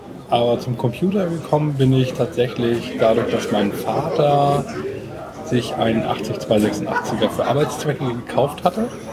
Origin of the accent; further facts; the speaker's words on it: Bad Segeberg, Schleswig-Holstein, Germany; now in Kiel, Germany; Ja, ursprünglich bin ich mal Segeberger gewesen. Also ich komme schon seit jeher aus dem Norden